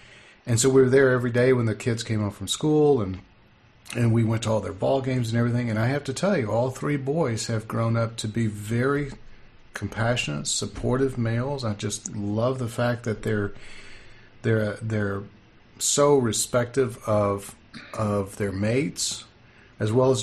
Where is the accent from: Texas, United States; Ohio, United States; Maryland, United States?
Texas, United States; Yeah, I grew up. I was born near Lubbock, and that's when we talked about it.